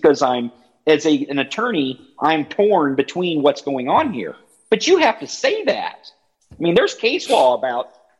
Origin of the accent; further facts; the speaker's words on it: Greenville, United States; I love my hometown, but it's a small 5,000 person community. There's a few restaurants and a movie theater that hasn't been open since COVID started. And, there's not a lot to do in the city of Greenville, but I love the community.